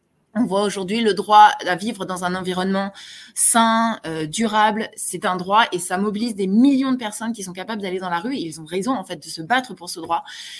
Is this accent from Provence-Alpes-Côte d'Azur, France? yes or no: no; Grenoble, Auvergne-Rhône-Alpes, France; d'autant que je suis grenobloise.